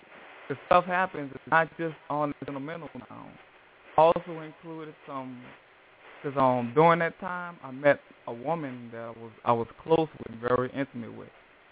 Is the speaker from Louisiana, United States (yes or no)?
yes; New Orleans, Louisiana, United States; Yes, I'm from New Orleans.